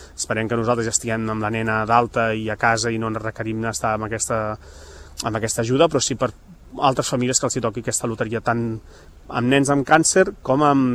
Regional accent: Canet de Mar, Catalonia, Spain; A Canet, al meu poble natal, Canet de Mar, també van voler fer un cop de mà.

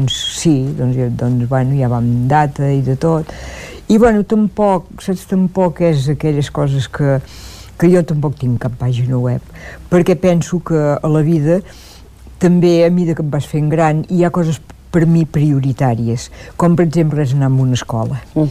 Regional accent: Olot, Catalonia, Spain; Jo sóc d'Olot, i si visc allà al carrer Macarnau

